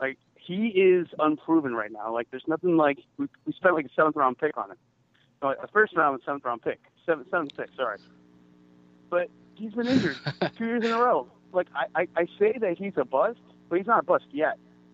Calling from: Chicago, Illinois, United States; from Chicago.

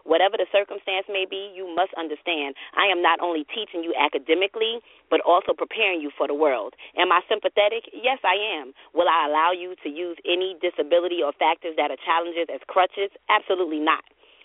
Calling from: Savannah, Georgia, United States; I'm calling from Savannah, Georgia, and I'm usually calling from Newark, New Jersey.

